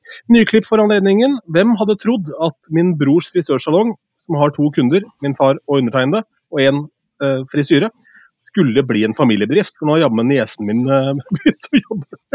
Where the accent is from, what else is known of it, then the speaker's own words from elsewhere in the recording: Askim, Viken, Norway; Jeg hadde en spillejobb hjemme I Askim